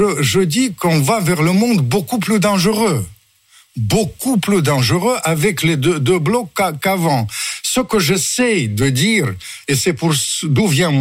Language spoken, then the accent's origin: French; Ukraine; Vous savez, la solidarité, je suis le premier parce que je suis ukrainien.